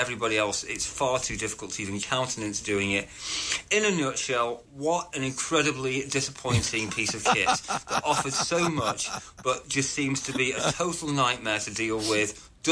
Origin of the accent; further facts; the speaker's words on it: North West England, United Kingdom; Hi, Dick and Leo. … from Cheshire in the UK.